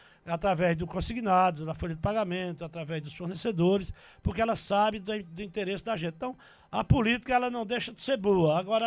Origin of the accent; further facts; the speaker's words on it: Teixeira, Brazil; eu sou de Teixeira, né? Sou natural de Teixeira.